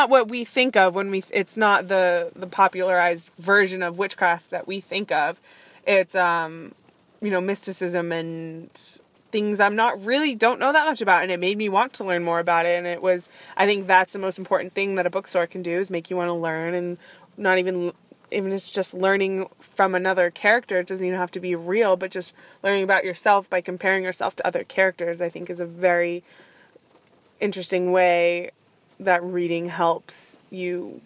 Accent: United States; it was kind of uncomfortable for me, obviously, being an American

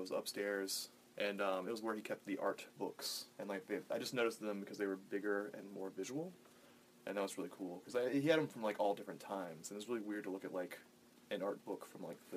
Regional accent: Lynchburg, Virginia, United States; Lynchburg, actually, yeah. I'm originally from Lynchburg.

